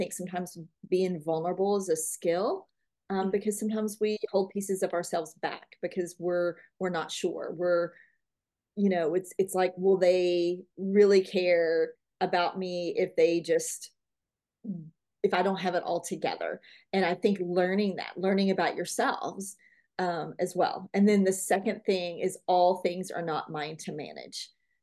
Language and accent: English; Arkansas, United States; I grew up in Arkansas, in the Washita Mountains, right on the lakes.